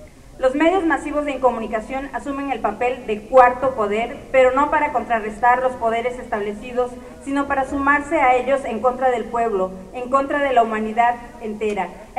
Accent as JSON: {"language": "Spanish", "region": "Oaxaca", "country": "Mexico", "said": "yo soy de Oaxaca, pero estoy ahorita trabajando en el norte."}